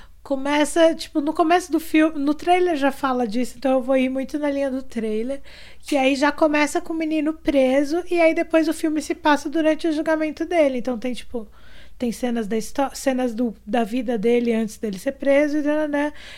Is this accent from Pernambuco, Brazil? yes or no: no; São Paulo, Brazil; Porque eu tava numa área, num bairro periférico, na Zona Sul de São Paulo, num período conturbado